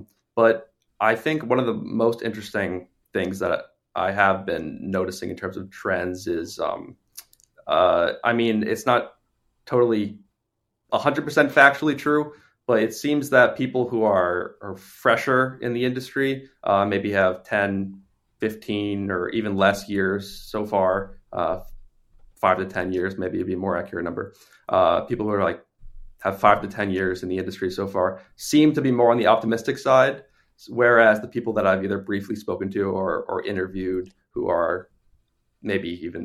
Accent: Hudson, New Hampshire, United States; I'm from Hudson, New Hampshire. It's a town in southern New Hampshire.

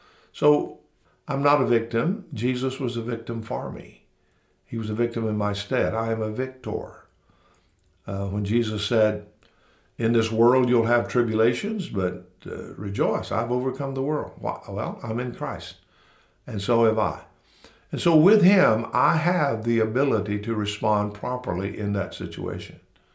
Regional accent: the South, United States; I am a white male, and I am from the South, and I'm a redneck

